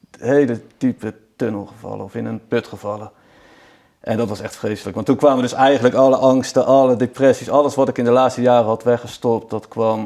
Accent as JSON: {"language": "Dutch", "town": "Vlaardingen", "region": "South Holland", "country": "Netherlands", "tie": "born there", "lives_now": "Lunteren, Netherlands", "said": "Ik ben net in mei 39 geworden. Ik ben geboren in Vlaardingen en sinds 7 jaar woon ik hier in Lunteren, midden in het bos, op een prachtig landgoed."}